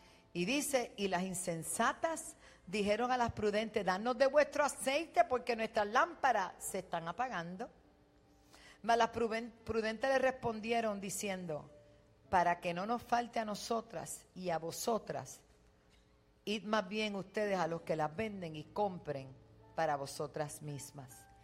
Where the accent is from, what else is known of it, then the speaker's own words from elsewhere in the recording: Puerto Rico; la condición de nuestro país. Los problemas que tenga el gobierno, eso no es ajeno, nosotros somos parte de un Puerto Rico